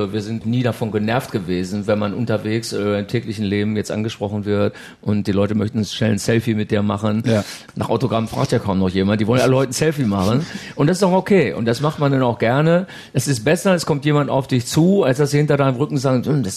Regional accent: Hannover, Lower Saxony, Germany; Wir kommen aus Hannover und oft belächelt dafür, besonders im eigenen Land.

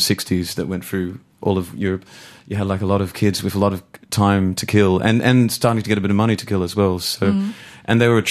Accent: England, United Kingdom; It's nice being an English person and being in Germany or wherever where most of the world doesn't speak English, because you walk around in a bubble and everything sounds like music if you don't tune in.

